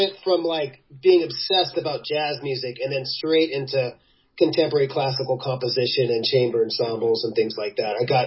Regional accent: Los Angeles, California, United States; born there; I was born in Los Angeles.

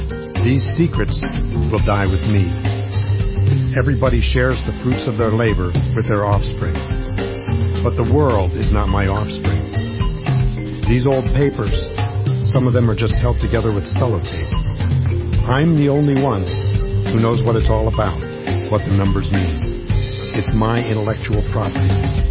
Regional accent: Nigeria; moved away as an adult; now in United States; I come from Nigeria originally. I came to California to go to college.

